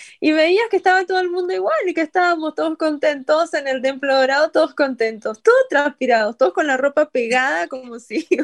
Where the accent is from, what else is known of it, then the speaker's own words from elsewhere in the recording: Argentina; Yo en Argentina, yo soy psicóloga en primer lugar, como tantos argentinos